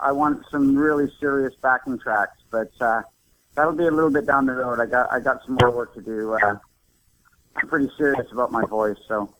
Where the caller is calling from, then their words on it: Kelowna, British Columbia, Canada; I'm calling from Kelowna, British Columbia, Canada, in the beautiful Okanagan.